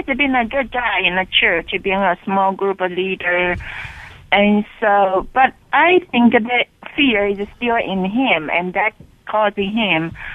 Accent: Albany, California, United States; I'm from Albany, California.

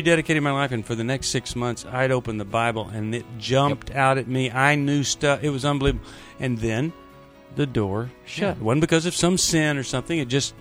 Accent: Indianapolis, Indiana, United States; You know, I'm from Indianapolis.

